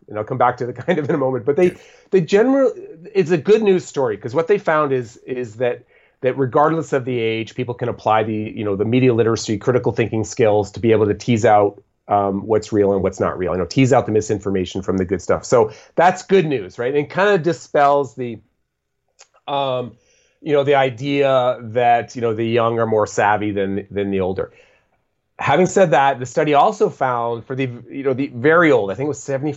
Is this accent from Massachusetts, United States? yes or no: yes; Boston, Massachusetts, United States; Like, I'm originally from Boston, so, you know, big Patriots fan.